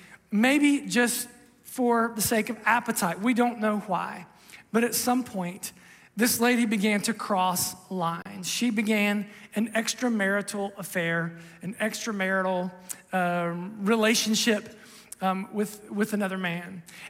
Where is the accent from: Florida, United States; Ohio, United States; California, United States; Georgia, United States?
Ohio, United States; I've told you before, I grew up in Southern Ohio, and in my family, and maybe even the surrounding community